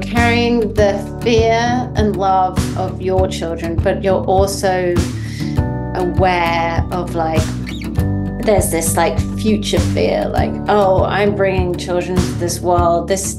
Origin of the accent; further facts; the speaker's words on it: England, United Kingdom; So I grew up in the English countryside. I'm number three of four sisters.